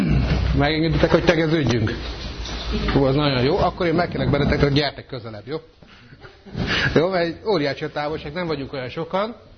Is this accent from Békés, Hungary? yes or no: yes; Békés, Hungary; Békés megyében születtem, Békés Csabán, de Békésen nevelkedtem föl. Egy baptista gyülekezetben hordtak el a szüleim rendszeresen. 14 éves korom körül, ahogy rendesen a baptistáknál szokás, bemerítettek.